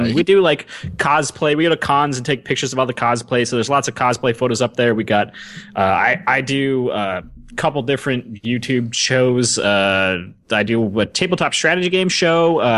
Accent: Seattle, Washington, United States; We're from Seattle, so we actually we got gay married

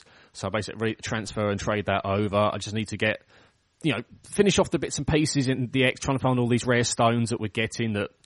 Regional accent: England, United Kingdom; I mean, I'm English, and to be honest, I don't really give a shit about it anyway

